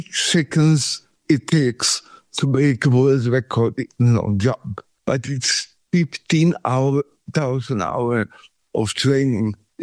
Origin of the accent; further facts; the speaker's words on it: Sweden; English is a second language; now in Thailand; since I grew up in Sweden